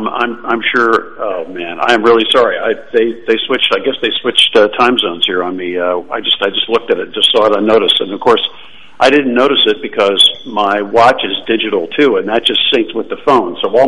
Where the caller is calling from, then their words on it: Italy; Yeah, I'm on from Italy.